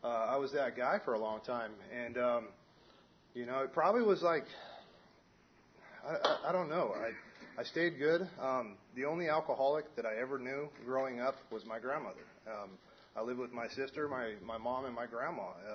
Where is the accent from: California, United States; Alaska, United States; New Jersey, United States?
California, United States; San Diego; So, I'm from San Diego. I grew up in a normal Southern California family.